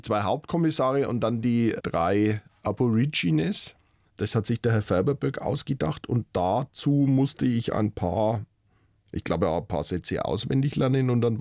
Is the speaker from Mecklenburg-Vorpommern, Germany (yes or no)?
no; Bavaria, Germany; Also das ist schon eine fränkische Prägung in dem Landstrich, wo ich groß geworden bin.